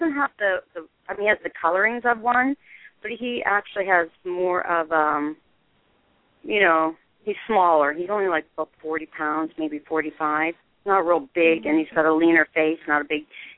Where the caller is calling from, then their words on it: Arizona, United States; I'm in Arizona.